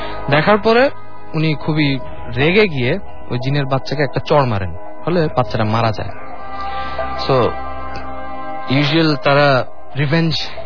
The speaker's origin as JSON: {"language": "Bangla", "town": "Sylhet", "region": "Sylhet Division", "country": "Bangladesh", "tie": "born or raised there", "said": "আমি আমার ফ্রেন্ডদেরকে নিয়ে সিলেট গেলাম আমার গ্রামের বাড়িতে।"}